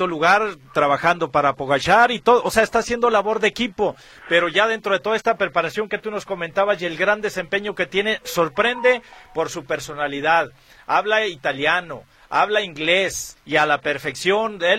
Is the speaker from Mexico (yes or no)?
yes; Mexico; ¿por qué como mexicano, siempre en cualquier selección grande o chica, cuando nos enfrentamos con los grandes, la psicología es en contra?